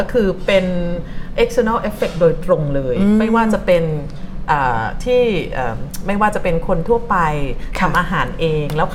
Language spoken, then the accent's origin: Thai; Southern Thailand, Thailand; แต่ดิฉันเป็นคนใต้ก็จะเน้นความเป็นใต้หน่อยว่าอาหารจะค่อนข้างสตรอง